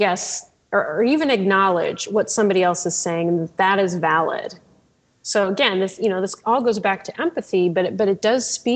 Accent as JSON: {"language": "English", "town": "Goshen", "region": "Indiana", "country": "United States", "tie": "born or raised there", "said": "Again, that's affected my hometown, Goshen, Indiana."}